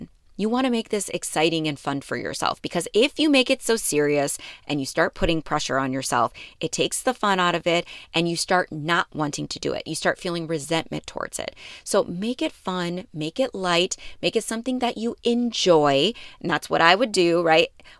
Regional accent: Midwest, United States; now in Houston, United States; I'm from the Midwest. So in the wintertime, we spend a lot of time in the indoors

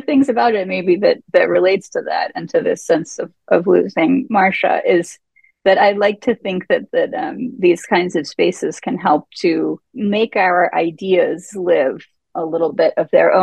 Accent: Atlanta, Georgia, United States; Although I grew up in Atlanta, and like in Atlanta, Valentine's Day was actually when we got to like debut our spring attire.

